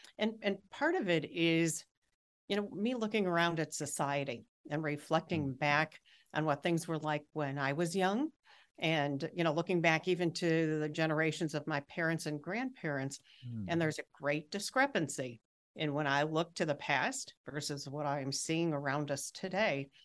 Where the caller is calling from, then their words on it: Chicago, Illinois, United States; also born or lived in Washington, D.C.; I am calling in from Chicago, Illinois. So that's wonderful. Where I have primarily lived my adult life. And I've lived in Washington, D.C. a little bit, but primarily in Chicago.